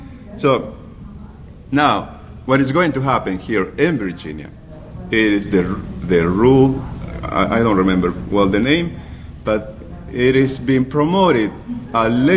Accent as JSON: {"language": "English", "country": "Peru", "moved": "yes", "lives_now": "Arlington, United States", "said": "well, I am from Peru originally."}